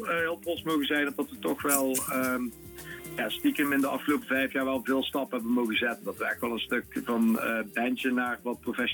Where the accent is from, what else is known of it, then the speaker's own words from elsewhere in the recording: Weert, Limburg, Netherlands; Ja, nou ja, goed, we komen uit Weert.